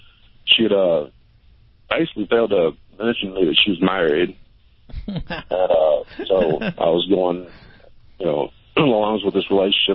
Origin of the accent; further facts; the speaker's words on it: Missoula, Montana, United States; I'm from Missoula, Montana.